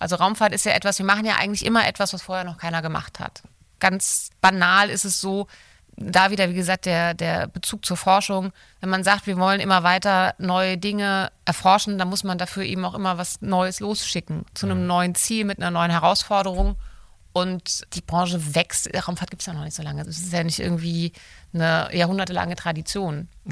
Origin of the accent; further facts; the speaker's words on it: Katzenelnbogen, Rhineland-Palatinate, Germany; Ich komme ursprünglich aus Katzenelnbogen.